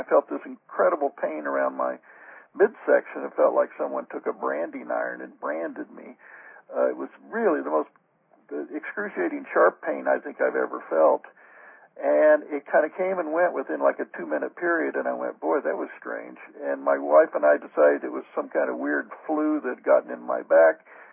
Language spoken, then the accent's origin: English; Oklahoma, United States; I grew up in Oklahoma in the 50s